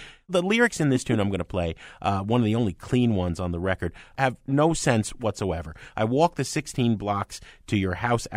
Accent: New York, United States; So sue me. I grew up in New York, all right?

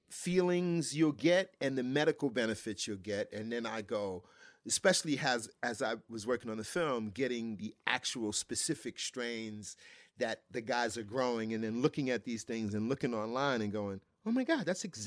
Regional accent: New York, United States; Yeah, growing up in New York, you

